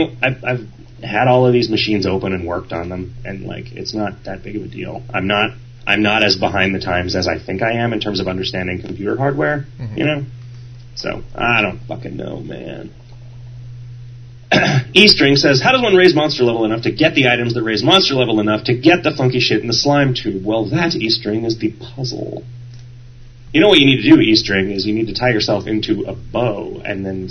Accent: Jamaica; because I'm Jamaican and I don't like football.

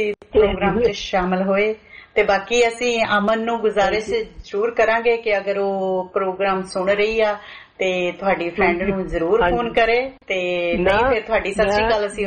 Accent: Jagraon, Punjab, India; ਮੈਂ ਜੀ ਲੁਧਿਆਣੇ ਤੋਂ ਹੀ ਆ, ਵੈਸੇ ਜਗਰਾਉਂ ਤੋਂ ਆ, ਆਪਾਂ ਜਗਰਾਉਂ ਵਾਲੇ ਹੁੰਦੇ ਆ

